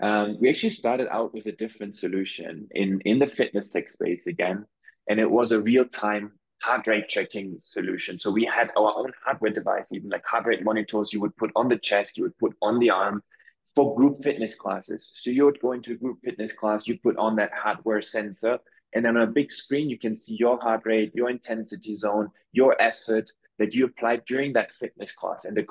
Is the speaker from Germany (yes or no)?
yes; Germany; English is a second language; COO here at Rook, born and raised in Germany.